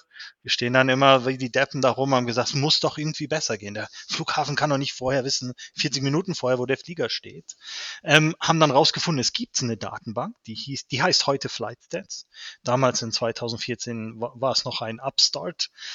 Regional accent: South Africa; now in Germany; Ich bin einer der Gründer, einer von vier Gründern und der CEO von Imbers. Ich bin gebürtiger Südafrikaner, Deutsch-Südafrikaner, habe meine Kindheit dort verbracht

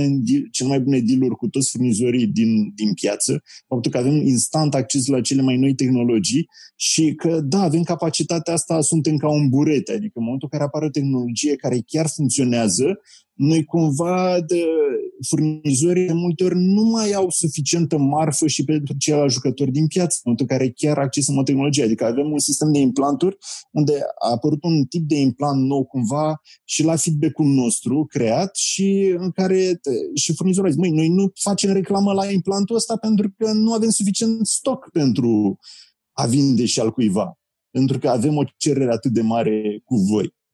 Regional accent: Romania; Adică, noi ca și români chiar nu trebuie să rămânem aia care doar să fim

